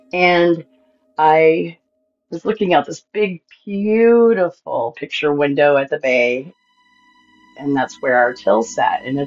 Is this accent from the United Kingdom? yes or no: no; Seward, Alaska, United States; I am from Alaska, and I lived in a little town called Seward. It's right at the bottom, south central, in the middle of the web.